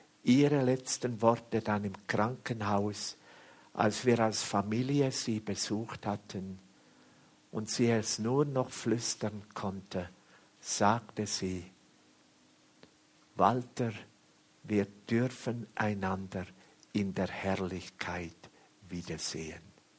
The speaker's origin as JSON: {"language": "German", "country": "Switzerland", "tie": "born or raised there", "said": "Ich bin in einer Gemeinde groß geworden in der Schweiz, in einer sehr, sehr konservativen Gemeinde."}